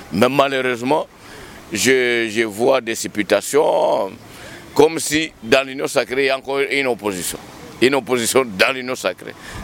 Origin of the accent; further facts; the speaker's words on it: Tanganyika, DR Congo; C'est-à-dire que chez nous, au Tanganyika, les gens n'arrivent pas à comprendre ce que c'est travailler pour l'intérêt public